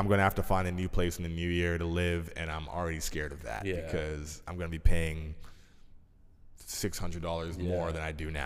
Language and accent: English; Canada; We're Canadian.